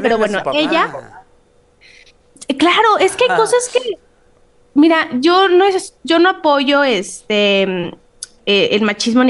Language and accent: Spanish; Mexico; como mexicanos que nos encanta el pan dulce, pues se agradece.